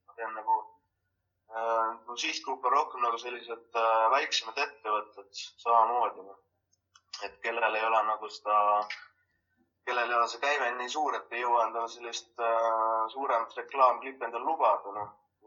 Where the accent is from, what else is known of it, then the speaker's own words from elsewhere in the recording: Pärnu, Pärnu County, Estonia; kuna ise olen ma Pärnust, enamus inimesed ikkagi tellivad siis nagu kohalikult.